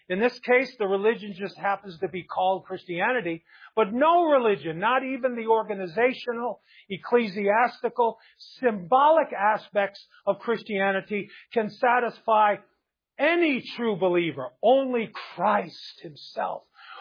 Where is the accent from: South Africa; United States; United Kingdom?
United States; New York City, New York; As a Jew growing up in New York City, I outmatched most of my peers in Judaism.